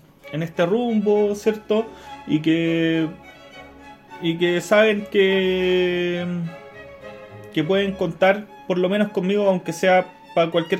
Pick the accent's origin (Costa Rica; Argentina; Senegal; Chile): Chile; Rancagua, O'Higgins; soy de Rancagua, y sí